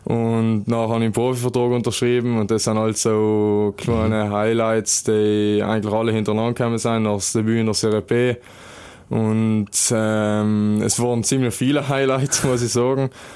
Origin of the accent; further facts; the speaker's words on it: Trentino-Alto Adige, Italy; ich bin da als Südtiroler und wohne daheim.